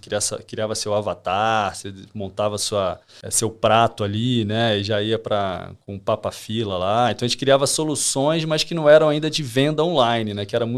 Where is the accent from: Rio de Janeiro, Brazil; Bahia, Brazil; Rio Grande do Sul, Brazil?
Rio de Janeiro, Brazil; now in São Paulo, Brazil; Então, eu vim aqui para São Paulo, sou do Rio de Janeiro, né? Mas moro aqui em São Paulo já tem 4 anos.